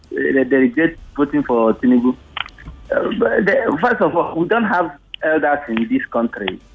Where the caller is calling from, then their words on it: Apapa, Lagos, Nigeria; Yeah, this is … calling from Apapa.